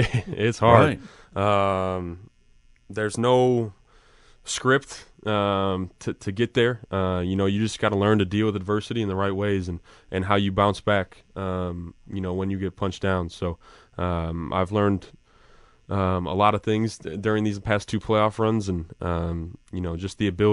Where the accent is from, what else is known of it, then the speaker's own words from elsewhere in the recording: Chicago, Illinois, United States; I am. I'm from the South Side of Chicago.